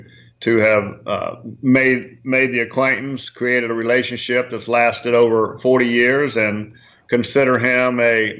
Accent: South Carolina, United States; which is very similar to the work ethic that I was raised in South Carolina.

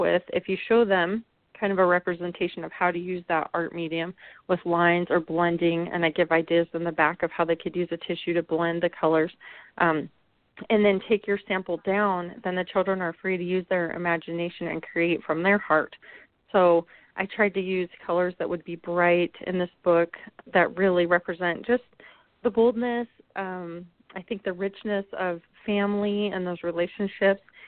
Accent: Arizona, United States; I grew up in Arizona, and my family would always spend time up on the rim, berry picking.

